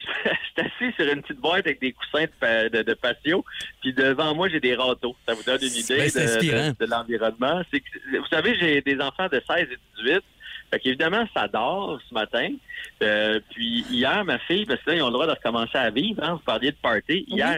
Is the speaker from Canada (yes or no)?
yes; Maskinongé, Quebec, Canada; Moi, je viens de Masquinonger, un petit coin en Mauricie.